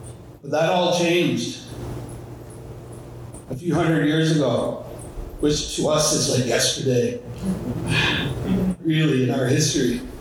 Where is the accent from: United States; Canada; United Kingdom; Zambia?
Canada; Christian Island, Ontario; And I'm from the Wolseley First Nation on Christian Island, that's where I grew up. I spent most of my life there until I joined the military.